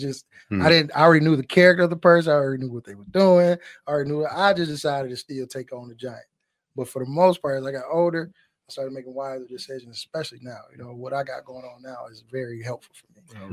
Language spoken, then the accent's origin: English; Muskegon, Michigan, United States; I'm from Muskegon.